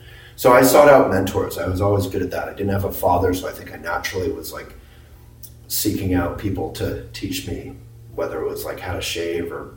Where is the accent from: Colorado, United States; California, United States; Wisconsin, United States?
Colorado, United States; Boulder; I grew up in the Buddhist community in Boulder, and I loved writing.